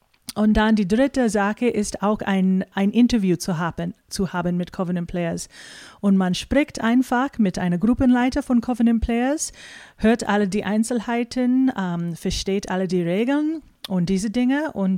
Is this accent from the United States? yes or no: yes; United States; German is a second language; ich bin sicher nicht Deutsche, ich bin Amerikanerin